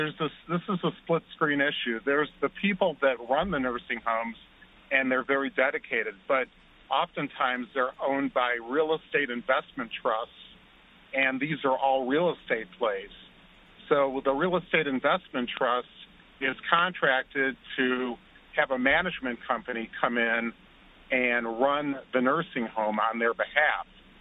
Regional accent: New York, United States; now in California, United States; I listen to you all the time from California. I'm a New Yorker.

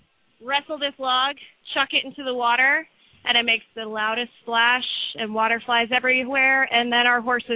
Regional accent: Lake City, Florida, United States; I'm from Lake City, Florida, the Oaks Equestrian Center, and I have some girls.

